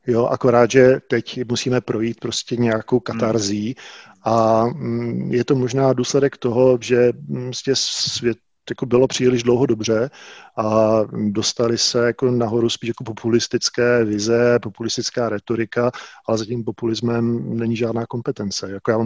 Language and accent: Czech; Bzenec, South Moravian Region, Czechia; já pocházím z Jižní Moravy, z takové vinařské vesnice Bzenec.